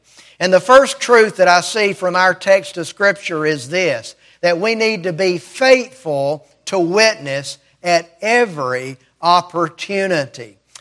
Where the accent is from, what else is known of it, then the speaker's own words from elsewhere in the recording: Rome, Georgia, United States; By the way, did you know that I grew up in Rome? Rome, Georgia